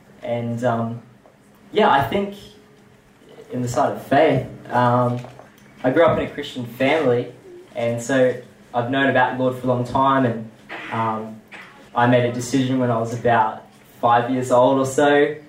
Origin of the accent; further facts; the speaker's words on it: Logan, Queensland, Australia; now in Toowoomba, Australia; I'm from Logan originally, from a place called Eagleby, so just don't pop that against me. Moved up to Toowoomba about 2011. With the whole family